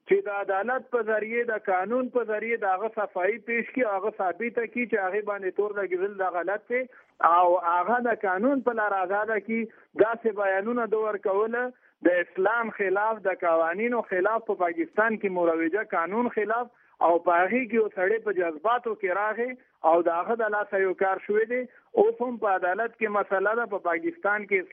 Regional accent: Afghanistan; زه هم افغان یم

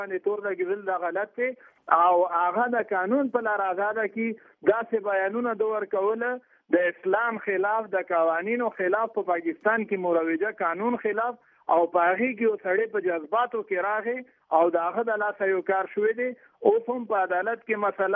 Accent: Afghanistan; زه په افغانان زمرونه لري نژادان زه هم افغان یم

